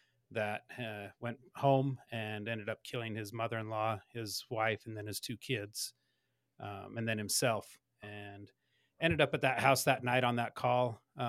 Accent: Springville, United States; I spent about 13 years as a volunteer firefighter and an EMT here in the town that I grew up in Springville.

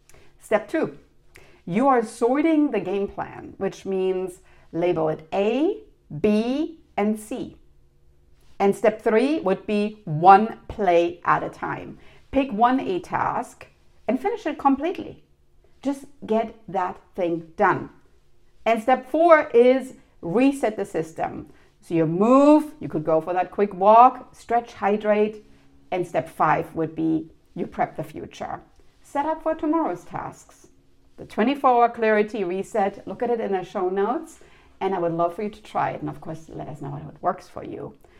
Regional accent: Germany; now in Canada; you might know I'm from Germany

